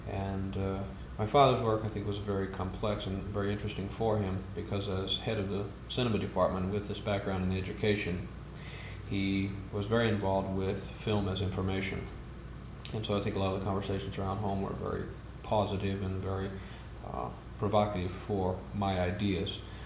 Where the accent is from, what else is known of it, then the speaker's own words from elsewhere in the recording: Upland, California, United States; born there; And I was born 1941 in Upland, California. And from there, we moved quite a bit, but they decided to settle on the West Coast